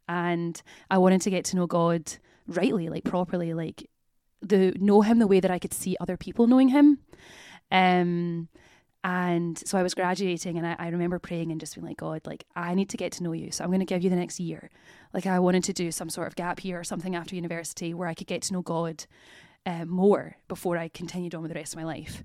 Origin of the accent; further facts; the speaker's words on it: Glasgow, Scotland, United Kingdom; Yeah, I grew up in Glasgow. Grew up on the south side of Glasgow, went to uni in Glasgow. I went to Strathclyde, studied chemistry here. So yeah, kind of Glasgow born and raised. Have left Scotland, left Glasgow for a few years.